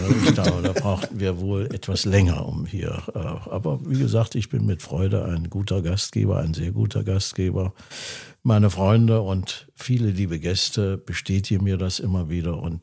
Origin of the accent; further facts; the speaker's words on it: Uder, Thuringia, Germany; also born or lived in Heiligenstadt; vor vielen Jahren im Krankenhaus zu Heiligenstadt. Aufgewachsen in Uder, der heimlichen Hauptstadt des Eichsfeldes, wurde immer gesagt. Klein Hamburg.